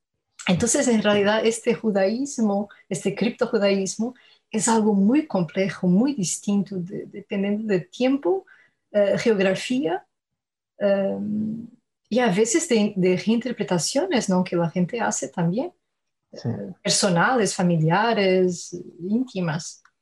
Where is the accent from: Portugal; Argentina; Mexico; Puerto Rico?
Portugal; Spanish is a second language; aquí como historiadora, pero también como portuguesa